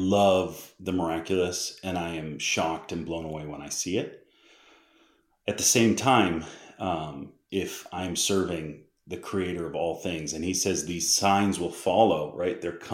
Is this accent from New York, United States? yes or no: no; Massachusetts, United States; I'm from Massachusetts, right? So I grew up in I have a Harvard educated grandfather.